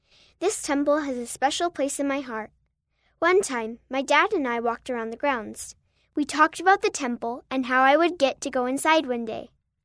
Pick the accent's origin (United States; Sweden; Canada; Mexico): Sweden; from Sweden.